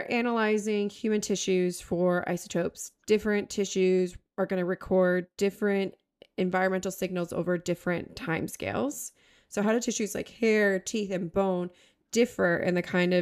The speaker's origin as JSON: {"language": "English", "region": "New York", "country": "United States", "said": "I'm originally from Long Island in New York, which is glacial moraine till."}